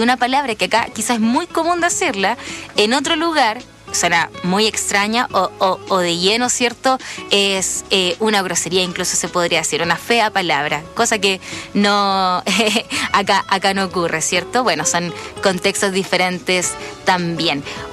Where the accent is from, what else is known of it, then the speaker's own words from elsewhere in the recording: Chile; lo que es, nos identifica o nos enorgullece como chilenos